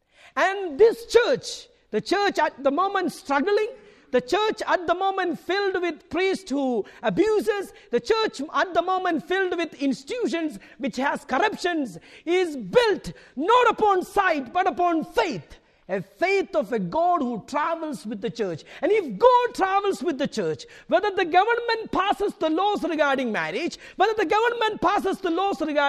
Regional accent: India; Growing up in India, I thought being a Catholic is the best thing.

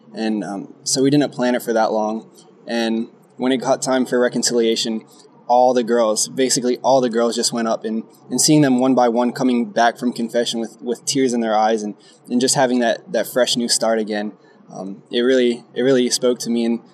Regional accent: Houston, Texas, United States; now in Australia; I'm from Texas, from Houston.

